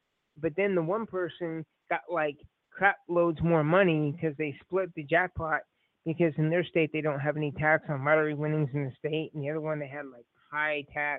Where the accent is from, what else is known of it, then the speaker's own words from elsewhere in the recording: Lafayette, United States; the person that won in Lafayette, my hometown, he went anonymous.